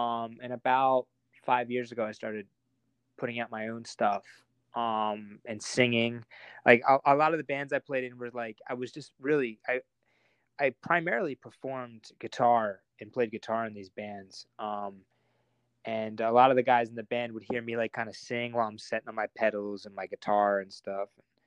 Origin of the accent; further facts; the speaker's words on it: Philadelphia, Pennsylvania, United States; also born or lived in Kennett Square; But I grew up in Philadelphia area, just outside of West Philadelphia, and then also like in Kennett Square, half hour outside of Philadelphia.